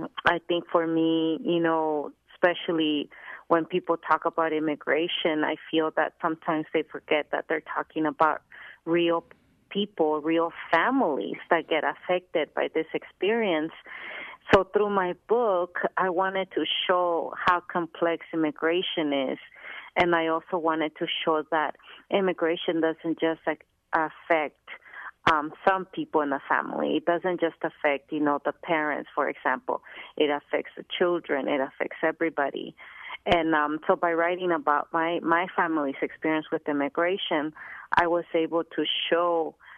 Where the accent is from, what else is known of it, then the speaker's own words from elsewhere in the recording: Mexico; as a child, growing up in Mexico and then losing both my parents to the U.S., it was a very traumatic experience.